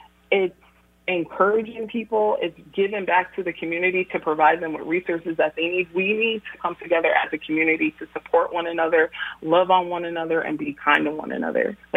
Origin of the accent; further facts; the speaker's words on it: Middletown, United States; because I'm not from Springfield. I'm from Middletown. To my Middletown community, who's always supported me.